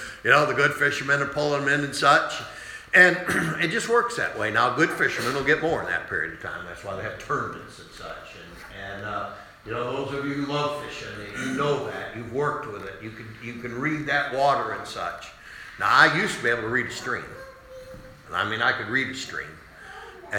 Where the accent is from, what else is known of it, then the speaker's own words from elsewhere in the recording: Machias, Maine, United States; I grew up on the Ishaway Creek over in Machias.